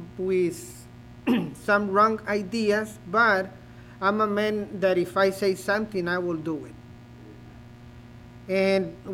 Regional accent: Acuña, Coahuila, Mexico; English is a second language; When I was 15 years old, I start working in a factory in Mexico, the place where we are. Well, we are from Acuña, is the name of the city, the state of Coahuila. Coahuila is the border of Texas. So we live there.

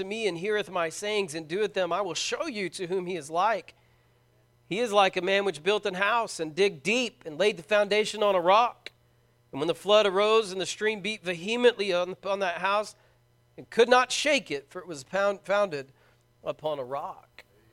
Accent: Braggs, Oklahoma, United States; growing up in Bragg's, Oklahoma is a unique experience.

